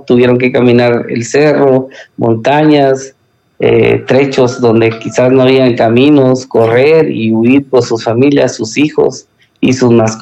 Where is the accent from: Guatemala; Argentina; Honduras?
Guatemala; Agua Dulce, Huehuetenango; Yo soy originario de Agua Dulce, Cuilco, Huehuetenango. Toda mi vida sí he vivido acá.